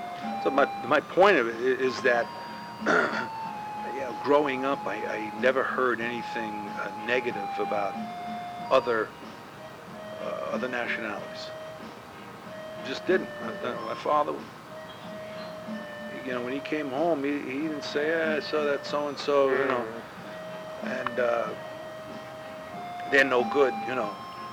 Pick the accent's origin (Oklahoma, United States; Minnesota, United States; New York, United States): New York, United States; New York City; now in Boston, United States; at the age I was growing up in New York, maybe I didn't hear it or read about it. But coming to Boston